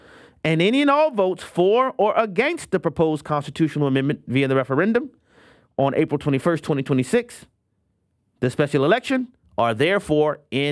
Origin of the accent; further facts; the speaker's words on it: New Orleans, Louisiana, United States; I told you guys that I'm born and raised in New Orleans.